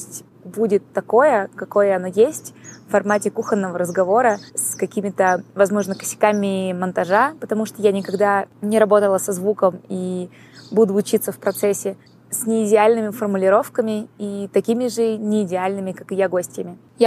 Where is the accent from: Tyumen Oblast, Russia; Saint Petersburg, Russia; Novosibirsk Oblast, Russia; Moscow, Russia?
Novosibirsk Oblast, Russia; Novosibirsk; now in Mexico City, Mexico; я из Новосибирска